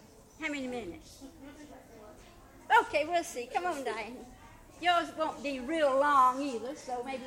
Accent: Jacksonville, United States; Well, I'm from Jacksonville, too.

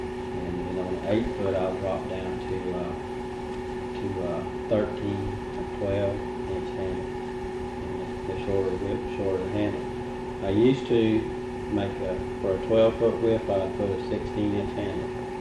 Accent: Florida, United States; I was born and raised in Manatee County. I was born in the old Bradenton General Hospital and raised out around Mike City in that area.

